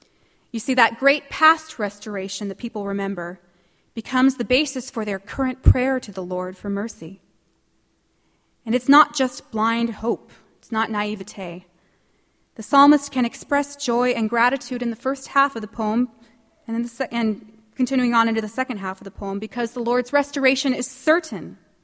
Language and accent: English; California, United States; Now, my family, who happens to be over here, I'm from Southern California, we travel to Arizona every year on vacation